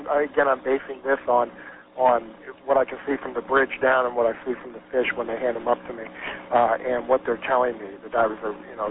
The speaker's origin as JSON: {"language": "English", "region": "Florida", "country": "United States", "tie": "born there", "said": "I've been diving here for 30 years. I was born here in South Florida, and I've been diving for 30 years here."}